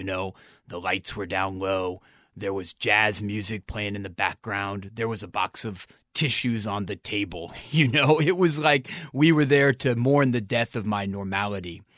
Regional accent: Manhattan Beach, California, United States; I grew up here in the South Bay in Manhattan Beach.

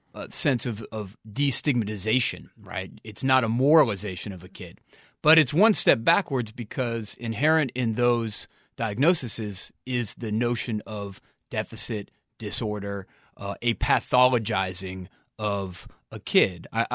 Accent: Manhattan Beach, California, United States; I grew up here in the South Bay in Manhattan Beach.

